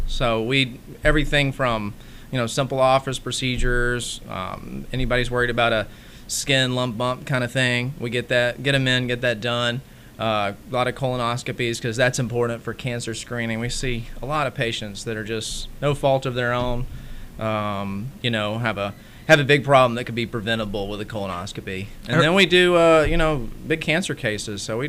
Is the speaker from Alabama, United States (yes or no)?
yes; Alabama, United States; It's a Slovakian name, I think, but I'm originally from Alabama. Did my training there